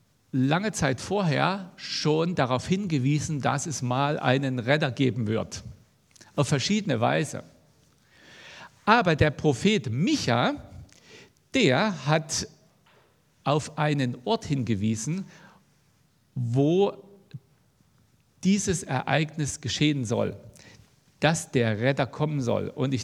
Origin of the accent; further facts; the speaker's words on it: Thuringia, Germany; Und in Deutschland, in Thüringen, in meiner Heimat, in der Nähe, gibt es eine Gegend